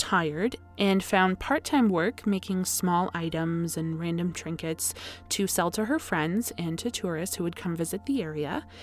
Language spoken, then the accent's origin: English; Canada